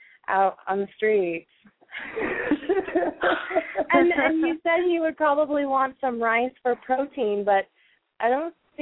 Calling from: Las Vegas, Nevada, United States

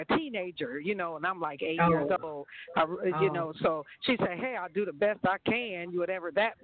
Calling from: California, United States; Straight from California.

